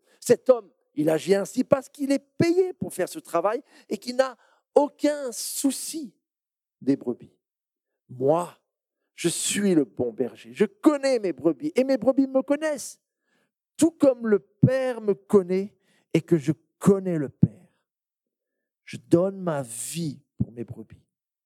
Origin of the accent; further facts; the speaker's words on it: Le Mans, Pays de la Loire, France; donc je suis originaire du Mans